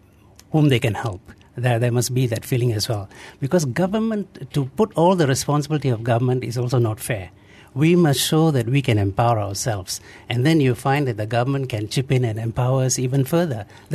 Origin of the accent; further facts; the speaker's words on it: Malaysia; And there must be the sensitivity to the fact that we are all Malaysians, and if we are of Indian ethnic origin, regardless of our sub-ethnic dimensions